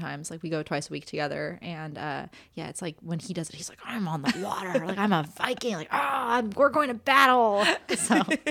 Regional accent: Los Angeles, California, United States; I was an L.A. fan, I would be a Lakers fan. Because, well, one, it's my hometown

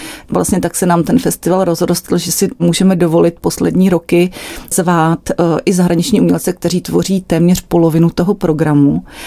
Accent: Hradec Králové, Hradec Králové Region, Czechia; born there; já jsem se narodila v Hradci Králové, takže mám k tomu regionu vztah, dokonce v meziměstí, které je nedaleko Broumova, bydlí část mojí rodiny.

